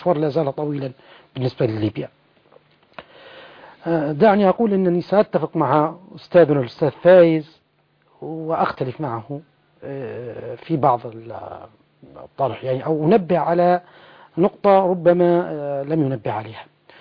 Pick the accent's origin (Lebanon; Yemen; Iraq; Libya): Libya; فأنا ليبي بكل ما تحمل الكلمة من معنى، وأنا قبل أن أكون ليبيا أنا عربي، وقبل أن أكون عربيا أنا مسلم،